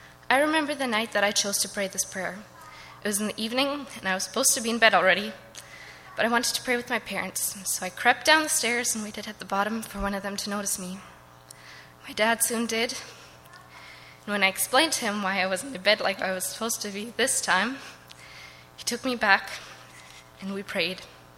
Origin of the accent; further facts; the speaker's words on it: Germany; now in Canada; I've lived almost exactly half of my life in Canada. For the first half of it, I grew up in Germany. I was raised there by Christian parents and attended a private Christian school.